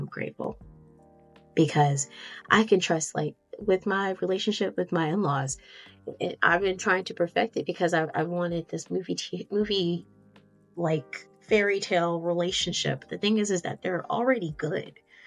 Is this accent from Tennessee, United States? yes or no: yes; Tennessee, United States; I don't know if this is like what my voice is supposed to sound like, or this is the residue of me growing up in Tennessee.